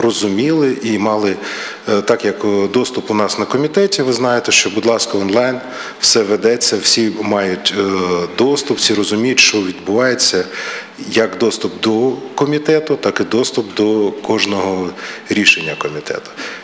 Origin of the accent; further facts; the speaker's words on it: Kyiv, Ukraine; я сам киянин